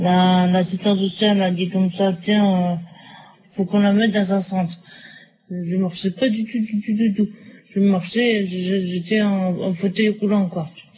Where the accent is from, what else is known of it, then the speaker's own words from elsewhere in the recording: Chevilly-sur-Orge, Île-de-France, France; born there; j'ai 34 ans. Je suis née à Chevilly-sur-Orge, dans la région parisienne.